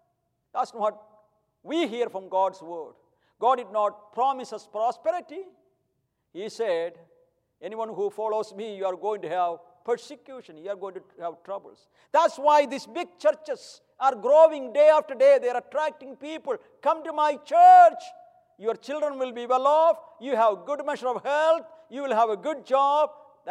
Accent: India; English is a second language; now in United States; I asked Dr. Vickers, and I'm from India, you know that. I don't know the American culture that well.

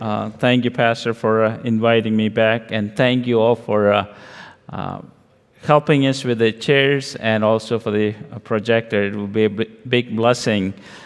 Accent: India; accent: Indian; English is a second language; I'm going to go rather slowly so you understand my Indian accent. So we want to make sure that you are following along. I just came back from India.

